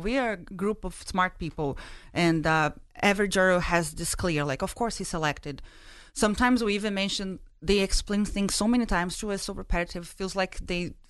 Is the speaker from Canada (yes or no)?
no; Brazil; moved away as an adult; now in Massachusetts, United States; I really didn't know, because I'm not from Massachusetts. I'm from Brazil. And I moved to Massachusetts just a year ago.